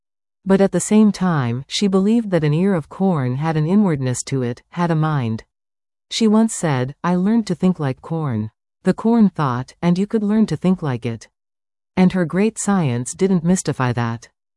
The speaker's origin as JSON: {"language": "English", "town": "Wilmette", "region": "Illinois", "country": "United States", "tie": "born or raised there", "said": "I grew up in Wilmette, Illinois, and if you were a Jew who lived in that area, you didn't live in Wilmette"}